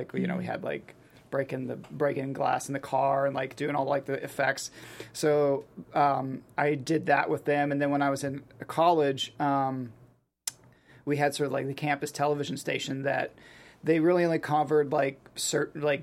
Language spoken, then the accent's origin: English; Pittsburgh, Pennsylvania, United States; I grew up in Pittsburgh, so like everyone, a lot of my friends that were into film were very big